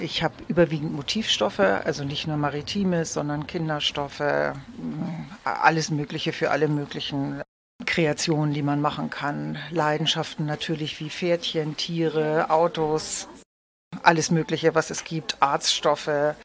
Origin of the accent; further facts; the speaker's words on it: Hamburg, Germany; Ich komme aus Hamburg